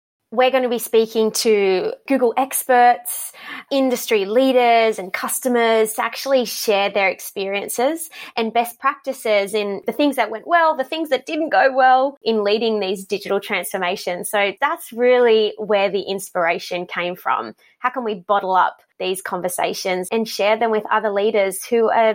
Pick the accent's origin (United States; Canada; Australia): Australia; accent: Australian; As you can probably hear, I have a very thick Australian accent, if that gives you an indication to where I'm from. I'm Australian. I've just spent the last 2 years in Europe working out of London.